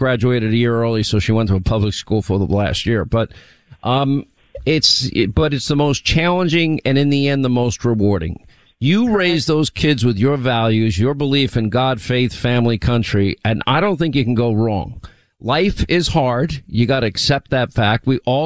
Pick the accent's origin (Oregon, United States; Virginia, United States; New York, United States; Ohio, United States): New York, United States; It was for me, having been raised in New York. But in my heart, I'm from the South. I'm a Southerner.